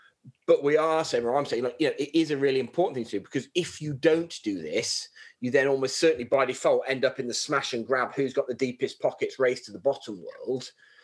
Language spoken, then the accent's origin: English; Blyth, North East England, United Kingdom; born there; I was born in Blythe, but I was, you know, made in the Royal Navy and that sort of thing.